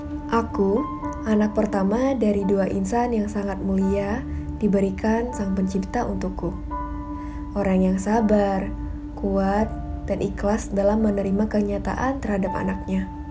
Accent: Bengkulu, Indonesia; Aku berasal dari Provinsi Bengkulu, salah satu provinsi terkecil di Pulau Sumatera.

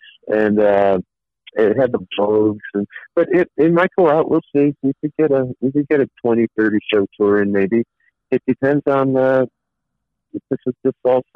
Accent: Newport, United States; You know, we grew up together in Newport.

